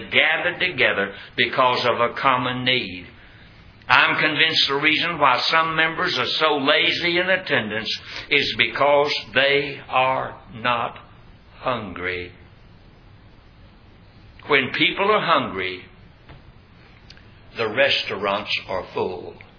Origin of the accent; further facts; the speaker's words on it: Roxboro, North Carolina, United States; moved away as an adult; I was raised in Roxburgh, North Carolina, the first 20 years of my life